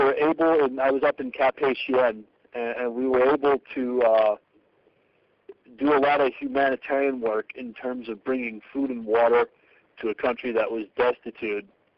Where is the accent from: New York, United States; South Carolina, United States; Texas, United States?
New York, United States; No, I grew up in Rockland County, New York.